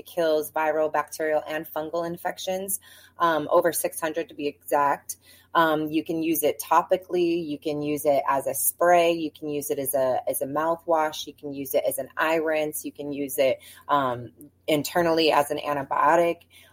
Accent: Salt Lake City, Utah, United States; I grew up in Salt Lake City, Utah, so I'm not foreign to the snow

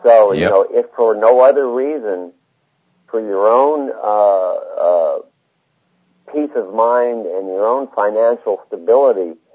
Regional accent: United States; this is what I believe I have to do as an American to try to help our country.

